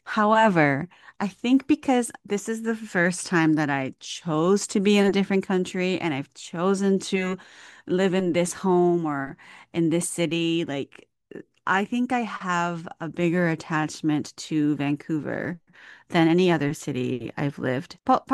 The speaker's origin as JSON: {"language": "English", "country": "Japan", "tie": "born or raised there", "also_born_or_lived": "Washington, D.C., United States / Brussels, Belgium", "said": "And I was born in Japan, but from 2 to 5, I lived in Washington, D.C. And then I went back to Japan and lived in this slightly more rural area. And then from 8 to 11, I lived in Belgium and went to British school in Brussels."}